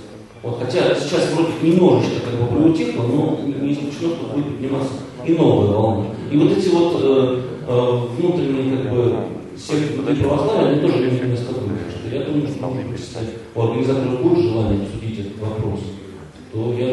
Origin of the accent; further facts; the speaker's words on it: Moscow, Russia; вот мы из Москвы